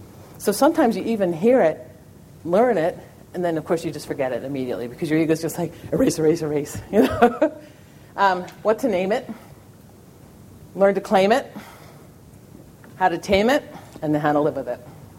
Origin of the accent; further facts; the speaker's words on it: New York, United States; Particularly, I'm from New York, and people lost their spouses and things.